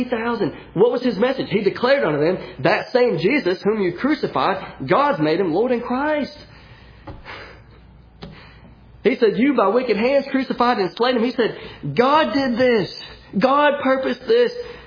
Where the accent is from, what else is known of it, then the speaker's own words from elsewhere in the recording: Danville, Kentucky, United States; I'm from Danville, Kentucky, tiny little town. Most people don't know what it is.